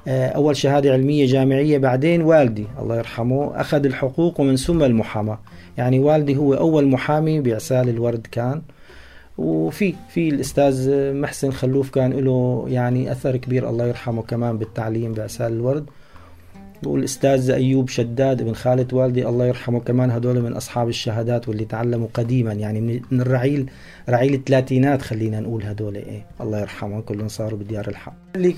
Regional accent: Assal al-Ward, Rif Dimashq, Syria; لهجتنا نحن بالذات أهل عسالة بتتميز عن القلمون كله بهذا الموضوع، كونه يمكن كوننا أقرب قرية للحدود اللبنانية صراحة.

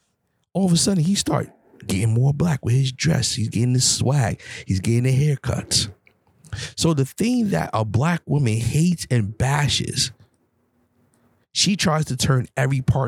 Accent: New York, United States; You know, I'm from New York.

